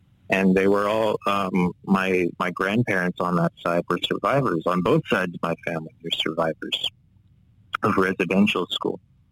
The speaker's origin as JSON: {"language": "English", "town": "Saskatoon", "region": "Saskatchewan", "country": "Canada", "tie": "born there", "said": "I was born in Saskatoon, Saskatchewan, and on my mother's side, she's Cree, she's Woodland Cree. And that's the indigenous side of me"}